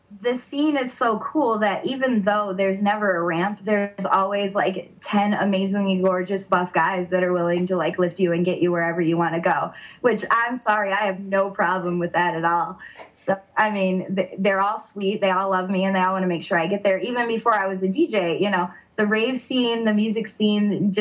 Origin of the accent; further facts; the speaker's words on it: Michigan, United States; Oh, I'm from Michigan. I don't know anything.